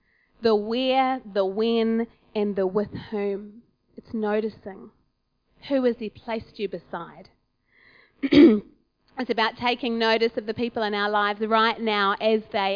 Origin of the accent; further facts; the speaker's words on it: Auckland, New Zealand; also born or lived in Wellington; now in Waiuku, New Zealand; I was born in Wellington, grew up in Auckland, and we didn't move out here until I was in my early 20s.